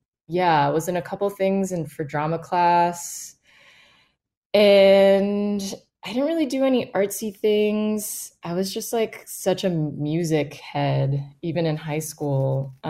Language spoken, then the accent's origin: English; Miami, Florida, United States; also born or lived in Boston; It was tough growing up in Miami, being a big music fan, and you know, just there weren't that many bands that would tour down there because it is such a trek to get down there.